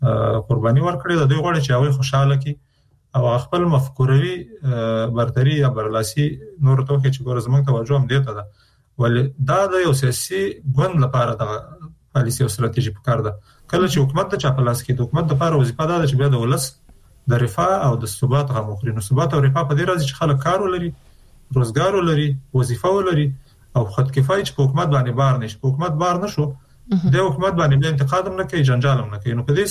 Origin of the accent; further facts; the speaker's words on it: Afghanistan; نو چون موږ د افغانستان خلک یو، د افغانستان په هر فرد کې هغه نظام کې چې بیرون د نظام یې موږ په مکلفیت لرو